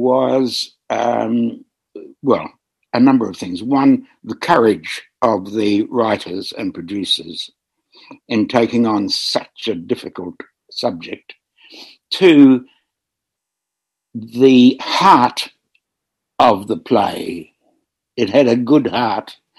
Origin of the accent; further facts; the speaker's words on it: New Zealand; accent: Kiwi; And I had to get rid of it very determinedly and re-find my Kiwi accent in order to get work.